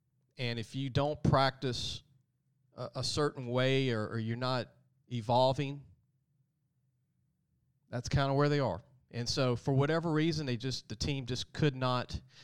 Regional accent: Baton Rouge, Louisiana, United States; I mean, when I was growing up in Baton Rouge as a teenager, in my early 20s, late 20s, early 30s

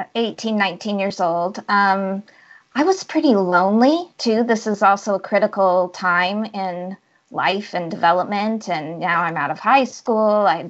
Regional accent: Bothell, Washington, United States; I was on the northeast side of Seattle, Bothell, Kirkland.

